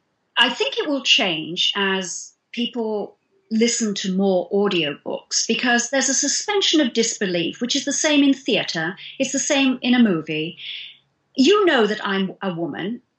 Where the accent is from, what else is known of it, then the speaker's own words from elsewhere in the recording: United Kingdom; now in United States; because I'm British, and because I'm female